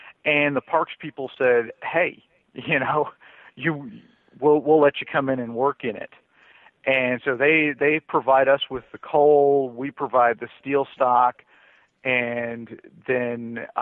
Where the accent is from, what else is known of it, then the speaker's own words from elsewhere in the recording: Wisconsin, United States; now in Austin, United States; I'm in Austin, Texas, but like you, I'm a damn Yankee. Yes. I came down here from Wisconsin, actually.